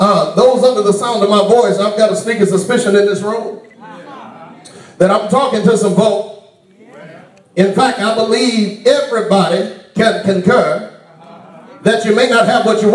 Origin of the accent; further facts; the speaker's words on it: Houston, Texas, United States; I'm from Fifth Ward.